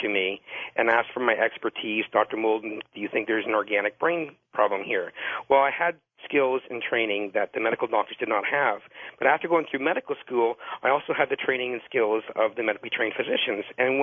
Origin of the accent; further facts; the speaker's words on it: Canada; even where I grew up in Canada